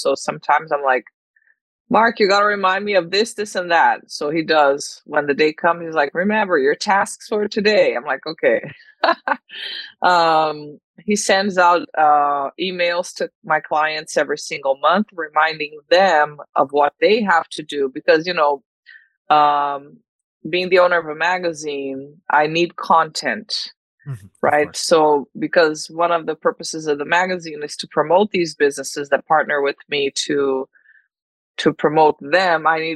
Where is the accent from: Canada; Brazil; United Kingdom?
Brazil; now in United States; And I am from Brazil. I came to America about 10 years ago, went back to school, became a therapist.